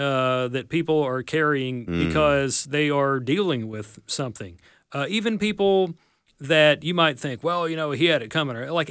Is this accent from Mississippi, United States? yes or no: yes; Amory, Mississippi, United States; My hometown and not far from here, I'm from Amory, Mississippi.